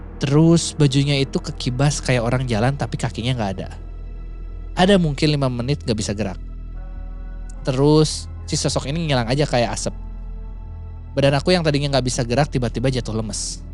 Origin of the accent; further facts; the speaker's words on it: Sumedang, West Java, Indonesia; Karena saya orang Sumedang yang sekolah di Garut, kalau naik angkot bisa sampai 1 jam di jalan.